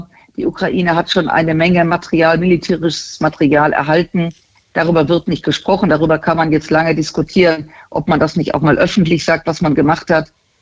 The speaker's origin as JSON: {"language": "German", "country": "Germany", "said": "zumal wir als Deutsche diesbezüglich ja jetzt nicht in den letzten Jahren besonders auffällig gewesen wären"}